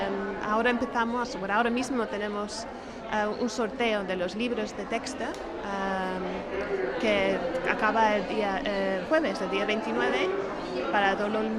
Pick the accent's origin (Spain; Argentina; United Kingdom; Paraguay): United Kingdom; Spanish is a second language; Y yo soy británica y bueno, lo noto mucho.